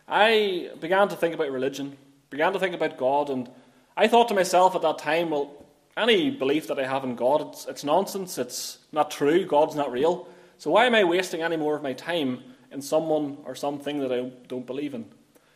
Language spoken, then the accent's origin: English; Lurgan, Northern Ireland, United Kingdom; I was born in County Armagh. You maybe can detect that from the accent. And I spent the majority of my life living in Cregavon and Lurgan.